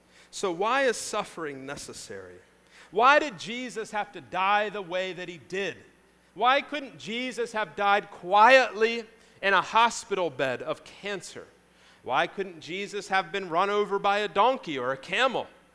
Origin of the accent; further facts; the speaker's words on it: New Jersey, United States; It's a thing we eat a lot in the Northeast. I grew up in New Jersey. We had wedding soup all the time.